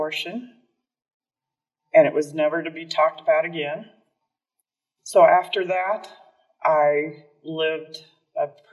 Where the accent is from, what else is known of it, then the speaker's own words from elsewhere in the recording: Iowa, United States; I grew up in Iowa on a farm just north of Montour. I was the one of 8 kids.